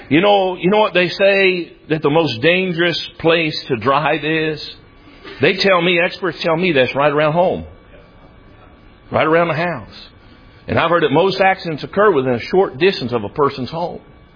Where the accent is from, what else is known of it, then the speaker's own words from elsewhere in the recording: Tennessee, United States; also born or lived in New Jersey; Now, when I was a boy, we moved from New Jersey down to the state of Tennessee. And when I moved down here, I'll tell you, it was the saddest day of my life.